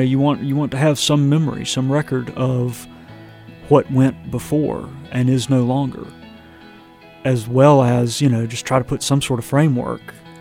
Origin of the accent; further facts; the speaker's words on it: North Carolina, United States; I can say that because I'm from North Carolina on both sides of my family, going back for hundreds of years.